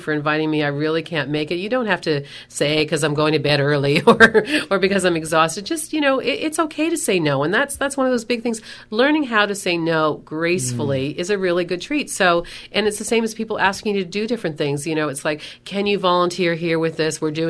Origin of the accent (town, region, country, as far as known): Nova Scotia, Canada